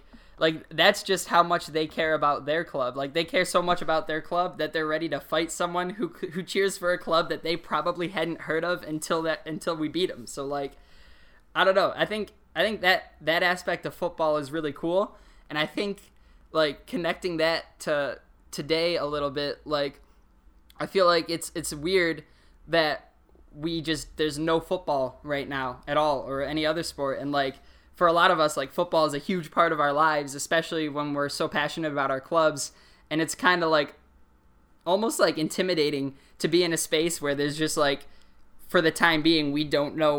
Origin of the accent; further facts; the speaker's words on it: United States; growing up in America